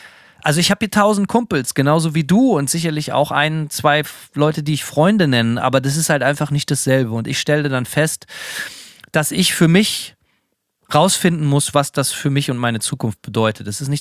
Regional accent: Berlin, Germany; Gerade als Berliner ist das natürlich ganz extrem so. Es ist eine riesige Stadt.

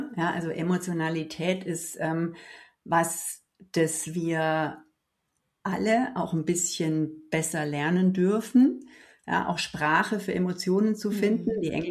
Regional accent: Germany; Ja, also wo ich herkomme, ist so eher das Rand des Allgäus. Okay. Also es ist nicht krass bergig, aber es ist hügelig genug

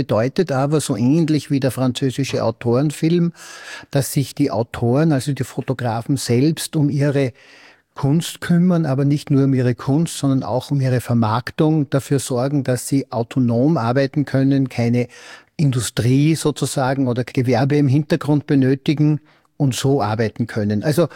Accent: Laakirchen, Upper Austria, Austria; ich bin ja aus Laakirchen, also ganz in der Nähe von Gmunden

